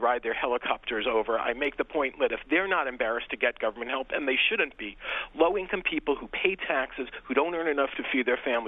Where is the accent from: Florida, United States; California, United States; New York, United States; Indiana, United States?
New York, United States; You know, one analogy I make is I, as a New Yorker